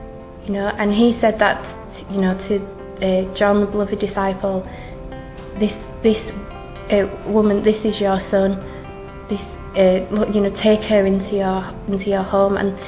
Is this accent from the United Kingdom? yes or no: yes; England, United Kingdom; I'm from England